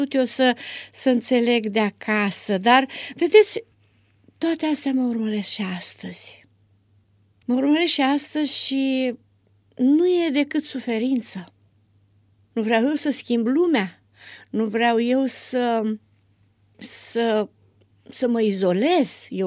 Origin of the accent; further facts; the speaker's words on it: Moldavia, Romania; Eram un copil de la Moldova, de la țară, care eu m-am adaptat mai greu.